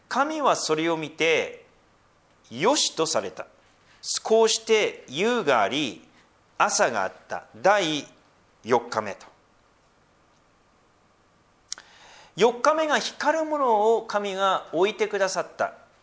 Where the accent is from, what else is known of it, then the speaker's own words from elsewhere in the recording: Tohoku, Japan; 私特に東北出身なので寒いのでね